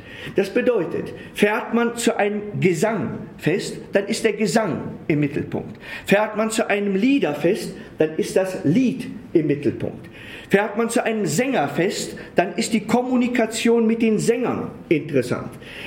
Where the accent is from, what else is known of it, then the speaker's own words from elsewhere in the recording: Würzburg, Bavaria, Germany; Ich komme aus Würzburg, das ist auch der Main.